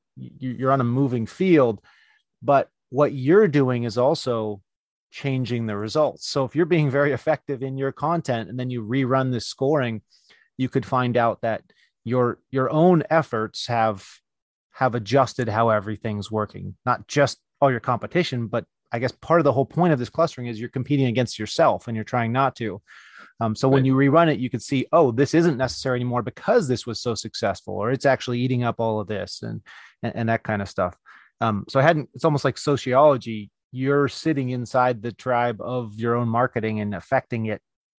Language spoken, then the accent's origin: English; California, United States; I'm in California and I only had one other … in my hometown. And that's California.